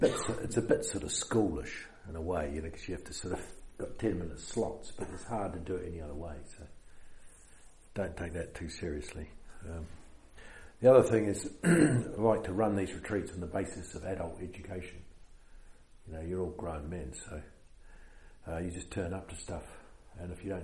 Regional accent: New Zealand; first language New Zealand English; if English is not your native language, and it's not mine because I speak New Zealand, that's my native language.

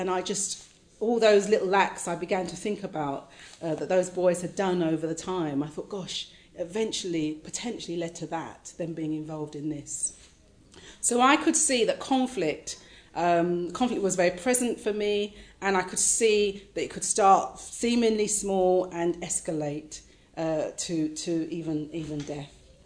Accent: London, United Kingdom; I grew up in East London, sort of lived near the docks, and there was a lot of racism where I grew up.

